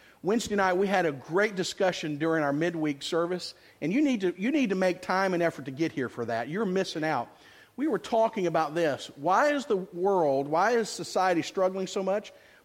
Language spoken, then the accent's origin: English; Texas, United States; Because I'm an American. I'm a Texan.